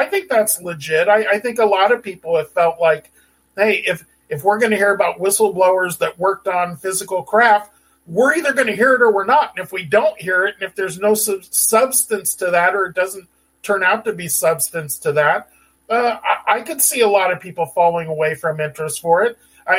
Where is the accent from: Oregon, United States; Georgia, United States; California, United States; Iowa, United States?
California, United States; San Diego; For me, I grew up in San Diego. I grew up around military.